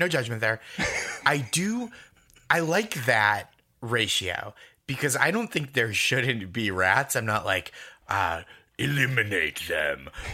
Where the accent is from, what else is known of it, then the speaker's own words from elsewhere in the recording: Boston, Massachusetts, United States; And then I grew up in the Boston suburbs and Alston, I should say, is like a borough of Boston essentially. And so within the city.